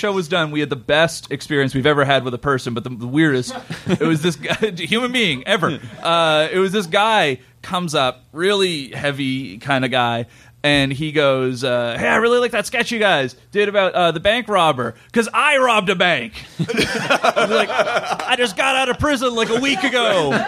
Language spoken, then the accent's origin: English; Nova Scotia, Canada; I'm from Nova Scotia.